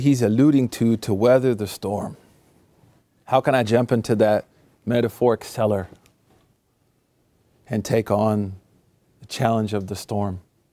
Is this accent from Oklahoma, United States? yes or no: yes; Oklahoma, United States; I'm from Oklahoma, so Oklahoma people, we scary.